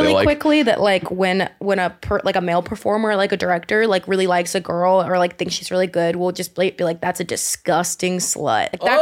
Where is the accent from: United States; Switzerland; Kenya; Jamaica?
United States; Austin, Texas; No, I'm from Austin.